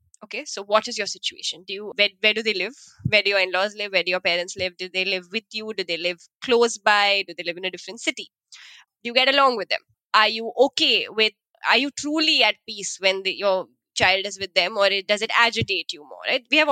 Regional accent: India; we grew up in India

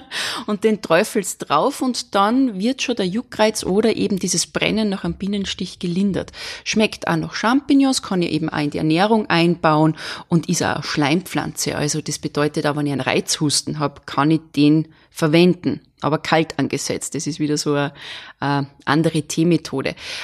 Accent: Salzburg, Austria; als Salzburgerin ist Paracelsus natürlich auch sehr interessant für mich.

